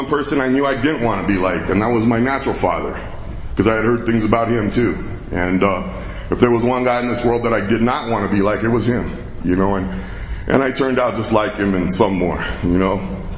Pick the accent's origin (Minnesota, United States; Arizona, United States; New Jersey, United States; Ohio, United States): Arizona, United States; Winslow; And I'm from Winslow, and a lot of people ask where Winslow is. So, like, if this is the state of Arizona, like, this is Winslow, right?